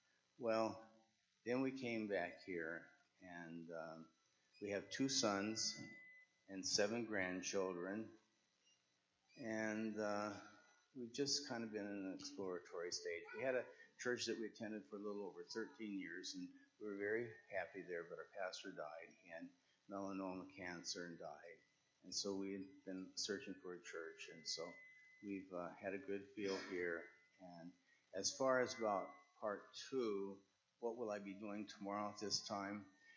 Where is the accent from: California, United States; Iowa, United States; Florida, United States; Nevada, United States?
Iowa, United States; now in Minnesota, United States; I'm from Iowa originally. And my early years, I was raised in Iowa.